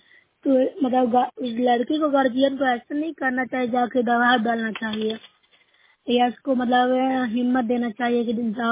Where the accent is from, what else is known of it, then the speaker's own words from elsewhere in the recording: Bihar, India; मैं नौसरा ब्लॉक से हूँ, जिला नालंदा के निवासी हूँ।